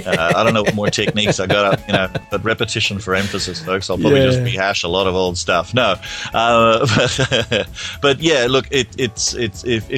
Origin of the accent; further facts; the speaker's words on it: Canada; I'm Canadian, eh? Actually, I'm not even a Canadian citizen.